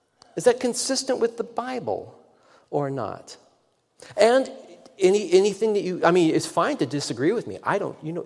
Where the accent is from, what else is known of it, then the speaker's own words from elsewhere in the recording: Canada; born there; Now, I was born in Canada, the son of a U.S. citizen and a U.K. citizen who met at the University of Washington and then settled in British Columbia. So, I am a citizen of two nations.